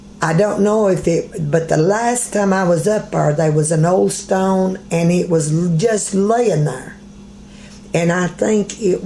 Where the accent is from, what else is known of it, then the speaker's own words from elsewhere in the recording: Elkhorn, Kentucky, United States; I was born in the Big Branch Camps.